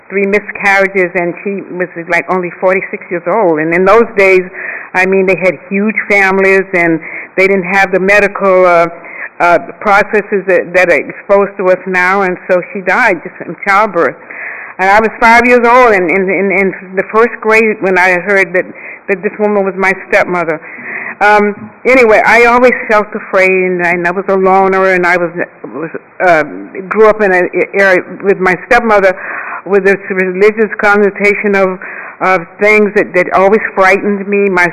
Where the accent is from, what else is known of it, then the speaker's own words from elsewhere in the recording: Atlanta, Georgia, United States; born there; And they were born in Bainbridge, Georgia, and I was born in Atlanta.